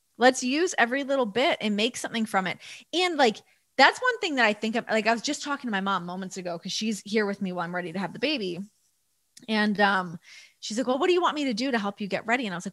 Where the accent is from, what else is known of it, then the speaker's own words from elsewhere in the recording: Toronto, Ontario, Canada; growing up in Toronto, I feel like I was so lucky with that because it is such a diverse, multicultural city